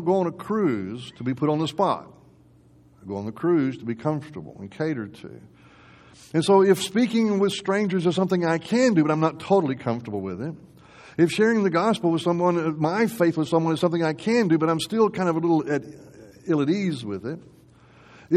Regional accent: Texas, United States; Growing up in Texas, that resonates with me.

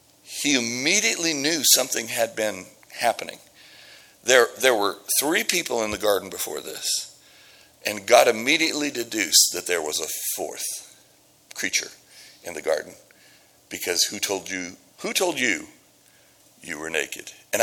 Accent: Midwest, United States; I grew up in the Midwest, and shame is a core value when you grow up in the Midwest.

